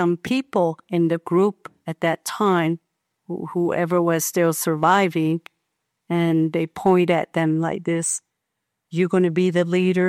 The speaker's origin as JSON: {"language": "English", "town": "Canyon de Chelly", "region": "Arizona", "country": "United States", "said": "the girl with a brown horse. And I'm from Canyon de Chelly."}